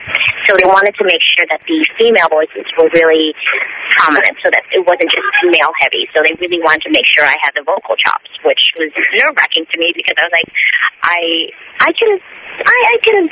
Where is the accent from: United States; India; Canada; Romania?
Canada; Toronto, Ontario; Toronto, woo-hoo. Yeah, that was my hometown.